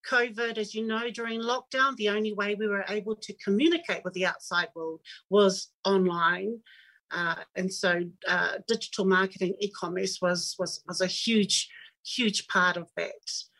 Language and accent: English; Wellington, New Zealand; Okay, so I'm Samoan Tongan, born and raised in Wellington. And I guess we've always been in community. So we grew up in the 70s and 80s.